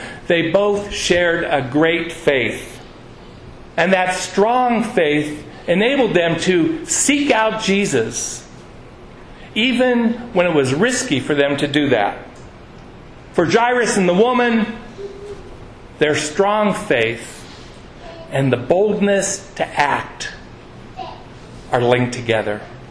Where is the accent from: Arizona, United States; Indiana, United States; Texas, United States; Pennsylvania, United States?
Pennsylvania, United States; Beaver Falls; For example, I'm from Beaver Falls, Pennsylvania.